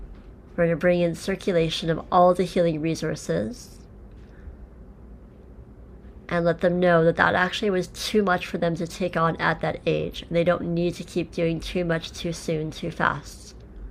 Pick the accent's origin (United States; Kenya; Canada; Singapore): Canada; Regina, Saskatchewan; where I grew up in Regina, Saskatchewan, Canada.